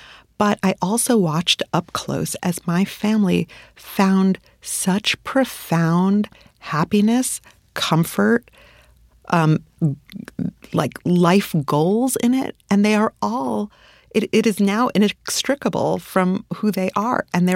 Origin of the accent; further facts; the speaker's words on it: Brooklyn, New York, United States; So I didn't grow up like this. I grew up in Brooklyn.